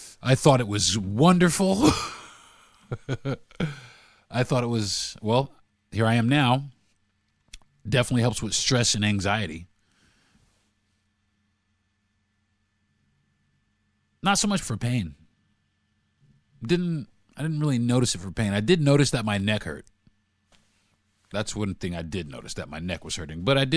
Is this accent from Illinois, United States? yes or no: no; New York, United States; I'm from New York, so that's the reason why, you know, I lean a little more New York style hip hop.